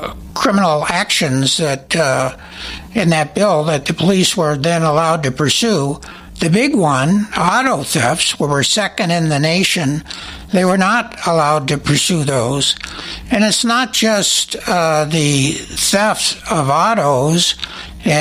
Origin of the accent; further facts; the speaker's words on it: Seattle, Washington, United States; also born or lived in Portland / Tri-Cities / Chicago; Well, I was born in Portland, Oregon, but my dad worked for U.S. Steel Supply, so we moved around when he got transferred. We lived in the Tri-Cities and outside of Chicago, and then from about seventh grade on in Seattle